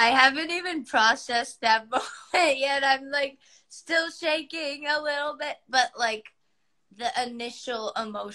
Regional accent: California, United States; Yeah, I'm so proud that I'm from the Bay, and everybody who's from the Bay is very proud.

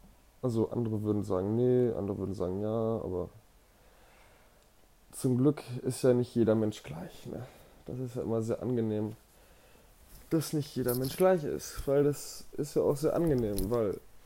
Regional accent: Wangerooge, Lower Saxony, Germany; Ich bin auch kein Kölsche Jung. Ich bin auch ein Wangerooger Jung.

